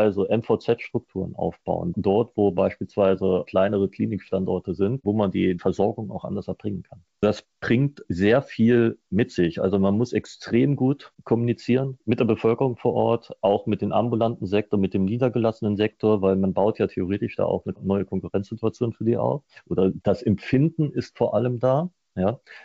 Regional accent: Rhineland-Palatinate, Germany; Ich komme ja aus Rheinland-Pfalz

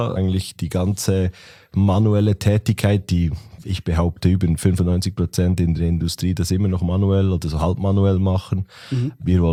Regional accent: Bern, Switzerland; Man hört es an meinem Akzent. Ich bin vielleicht aus Italien. Nein, ich bin aus der Schweiz, aus Bern, in der Nähe von Bern zu Hause.

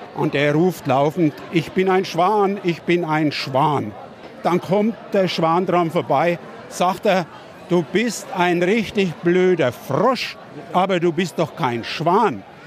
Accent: Stockheim, Bavaria, Germany; Wir sind von Stockheim und sind extra mit der Tagespflege reingekommen

